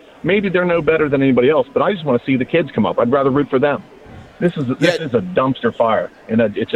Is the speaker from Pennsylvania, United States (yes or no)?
yes; New Castle, Pennsylvania, United States; I'm from Newcastle, and I live in Florida now.